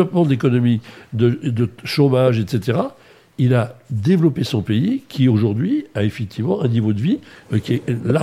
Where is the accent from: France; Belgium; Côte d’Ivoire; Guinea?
France; voilà, on est français, on a quand même un peu des arts et des lettres